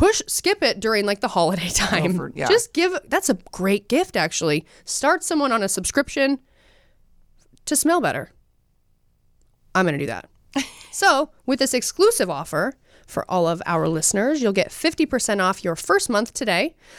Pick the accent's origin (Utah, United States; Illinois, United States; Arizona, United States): Utah, United States; It's like, I'm from Utah. I say mountain, right?